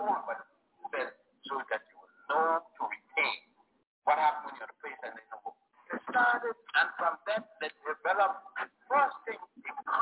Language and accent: English; Puerto Rico; also born or lived in Virgin Islands; I grew up in the Caribbean, Puerto Rico, the Virgin Islands.